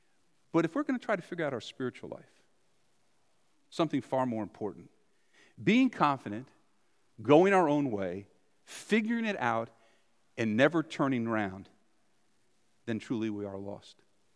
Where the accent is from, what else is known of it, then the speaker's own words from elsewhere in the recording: New Jersey, United States; We grew up in North Jersey. I grew up my whole life there, knew the area well